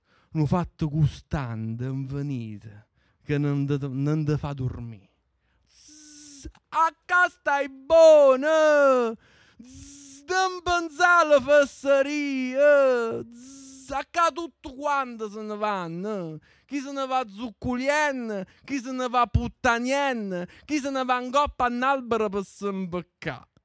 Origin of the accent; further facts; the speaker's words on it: Fondi, Lazio, Italy; accent: Fondi dialect; La poesia che leggerò adesso è nel mio dialetto fondano. Io sono di Fondi